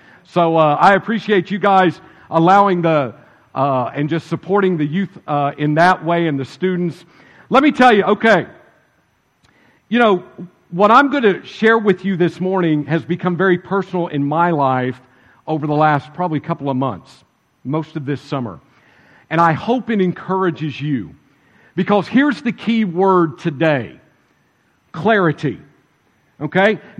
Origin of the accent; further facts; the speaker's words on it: Prague, Oklahoma, United States; we go to my hometown, and we go to the Kolache Festival in Prague, Oklahoma.